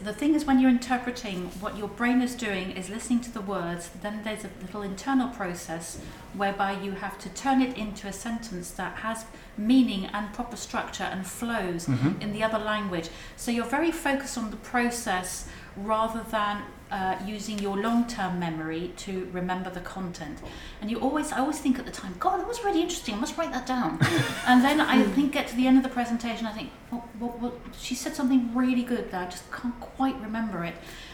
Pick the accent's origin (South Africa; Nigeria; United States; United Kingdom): United Kingdom; England; now in Argentina; I've been living in Argentina for 25 years, although I'm actually English.